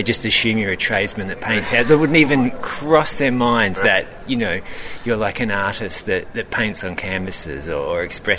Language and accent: English; Australia; I love Australia, I'm Australian, I'm super proud of my country